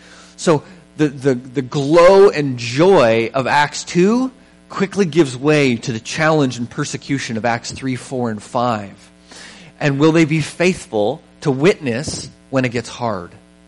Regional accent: Vancouver, British Columbia, Canada; But I grew up in Vancouver where you would see people and they would be on the same spot all the time, right?

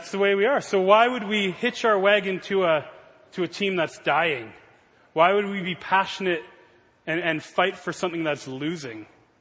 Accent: Canada; I'm a Canadian, obviously.

